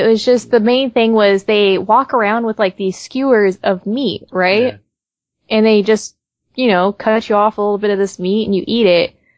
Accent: West Coast, United States; but I'm from the West Coast, and we don't do humidity at all.

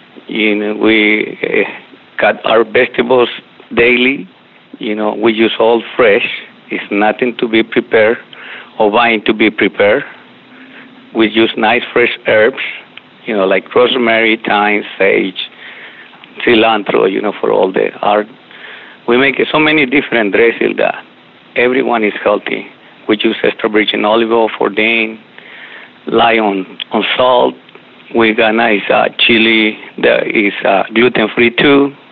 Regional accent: Mexico City, Mexico; English is a second language; now in United States; Well, I grew up in Mexico City, you know, coming to United States.

